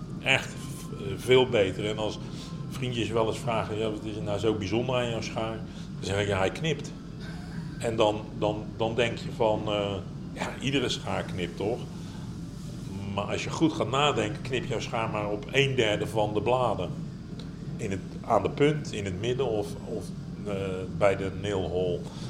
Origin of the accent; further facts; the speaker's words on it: Netherlands; now in Sheffield, United Kingdom; Ik kom uit Nederland, ik reis afhankelijk van hoe het nodig is.